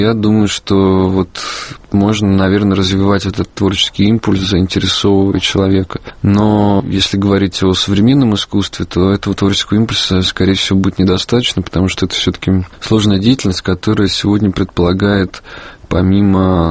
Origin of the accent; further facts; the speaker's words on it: Voronezh, Voronezh Oblast, Russia; born there; Я родился в Воронеже, имею отношение к региональному искусству.